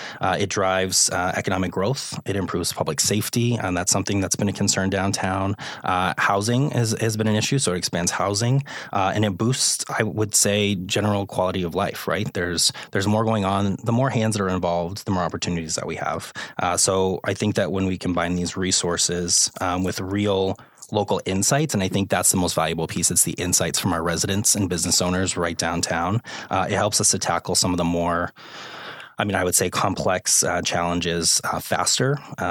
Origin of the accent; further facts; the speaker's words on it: Boston, Massachusetts, United States; moved away as an adult; now in Central Florida, United States; And I will start off by saying I'm from the Boston area. So I moved down to Central Florida 2 years ago, 2.5 years ago.